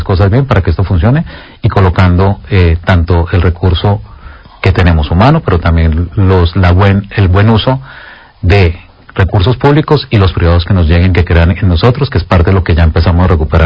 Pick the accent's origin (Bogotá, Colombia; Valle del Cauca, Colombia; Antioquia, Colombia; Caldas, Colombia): Valle del Cauca, Colombia; Cali; Que nos sentamos orgullosos de, como caleños